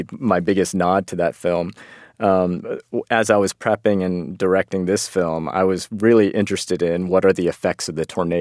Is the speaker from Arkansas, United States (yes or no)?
yes; Arkansas, United States; I grew up in Arkansas, Northwest Arkansas